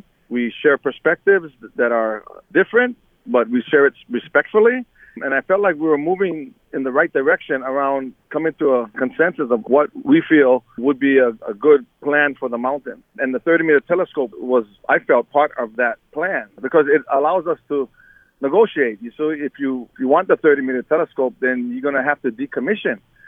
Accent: Hawaii, United States; I'm a Hawaiian, too.

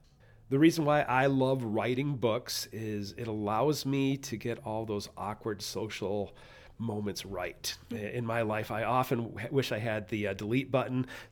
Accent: Mankato, Minnesota, United States; I'm from the Mankato, Minnesota area.

